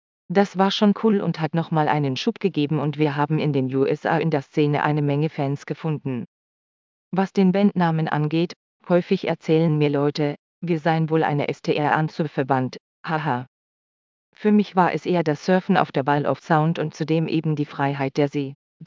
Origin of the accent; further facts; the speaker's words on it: Hamburg, Germany; born there; ich bin in Hamburg geboren